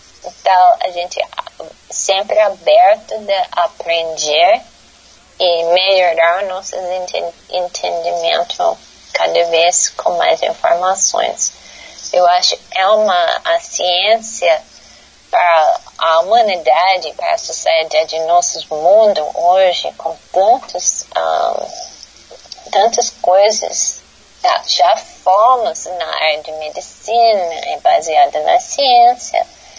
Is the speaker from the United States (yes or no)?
yes; United States; born there; Portuguese is a second language; eu não sou brasileira nativa, eu sou americana, norte-americana, nasci nos Estados Unidos, inclusive eu sou professor na Universidade de Wisconsin, Madison, nos Estados Unidos